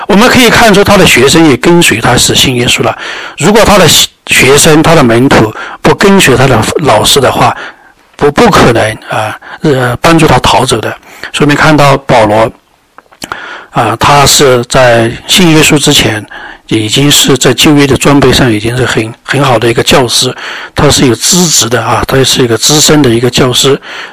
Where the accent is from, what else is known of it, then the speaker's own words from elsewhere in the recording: China; 所以其实我们中国人呢，他也是